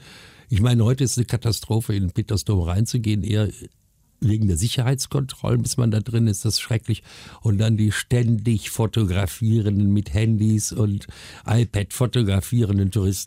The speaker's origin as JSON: {"language": "German", "town": "Duisburg", "region": "North Rhine-Westphalia", "country": "Germany", "tie": "born or raised there", "also_born_or_lived": "Rome", "lives_now": "Cologne, Germany", "said": "darum bin ich dann aus Rom wieder weg in meine Heimatstadt Duisburg für 6 Jahre, bis ich dann am 1. April 1984 in Köln landete."}